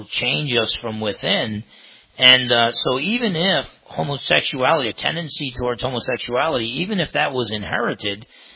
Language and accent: English; New Jersey, United States; I used to box growing up in New Jersey.